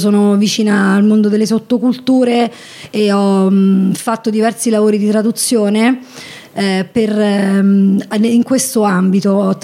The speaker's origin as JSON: {"language": "Italian", "town": "Viterbo", "region": "Lazio", "country": "Italy", "said": "Vengo da Viterbo."}